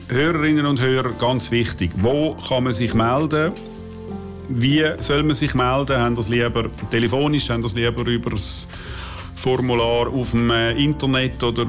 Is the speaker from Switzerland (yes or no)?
yes; Zurich, Switzerland; accent: Zurich German; ich mit meinem bescheidenen Zürcher Dialekt, oder ja, ist zwar auch nicht gerade ein richtiger, aber indirekter Zürcher Dialekt